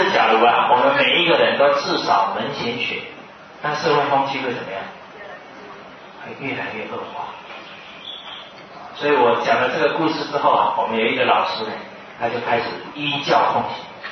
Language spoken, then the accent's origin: Chinese; China; 哦，是我们中国人得到第一面